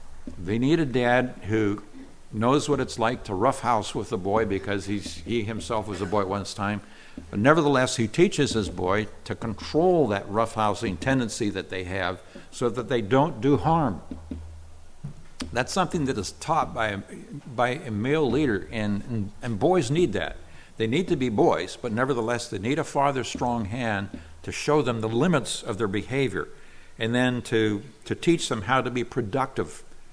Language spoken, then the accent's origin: English; California, United States; We had, in the home church that I was raised in California, we had a lady.